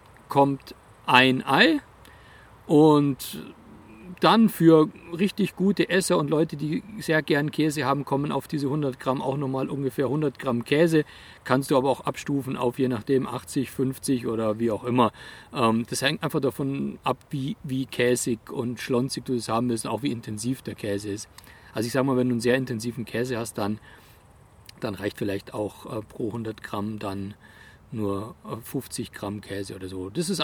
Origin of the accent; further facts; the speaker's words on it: Bavaria, Germany; für mich als Allgäuer